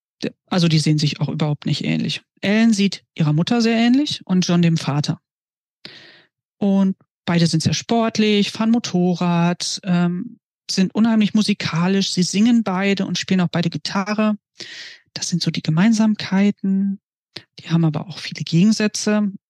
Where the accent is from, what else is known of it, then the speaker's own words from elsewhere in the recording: North Rhine-Westphalia, Germany; ich aus Minden komme. Ich bin da geboren, ich bin da zur Schule gegangen. Ich habe in einem Dorf nicht weit von Minden gewohnt. Und ja, ich habe meine ganze Schulzeit da verbracht. Und das ist meine Heimat.